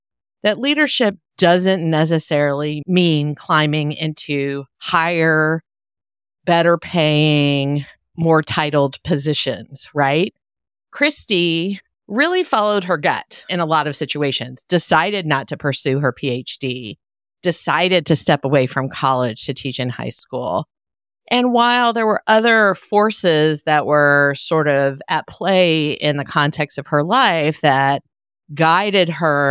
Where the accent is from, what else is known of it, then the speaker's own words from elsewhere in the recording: Kentucky, United States; this area that I grew up in Eastern Kentucky, where there's a lot of difficult situations.